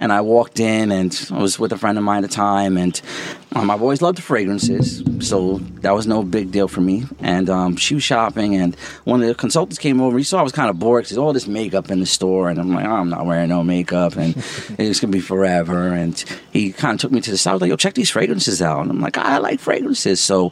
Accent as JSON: {"language": "English", "town": "Deer Park", "region": "New York", "country": "United States", "tie": "born or raised there", "lives_now": "Brooklyn, United States", "said": "I'm originally from Deer Park, New York, in Long Island. Nice. So Long Island raised me, but I definitely have to say that Brooklyn made me a man."}